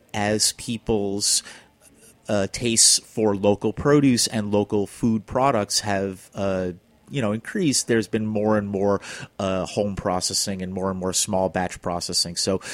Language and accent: English; Flushing, New York, United States; Up until then, I'm a city boy. I grew up in Flushing, and we had like little tomatoes in the garden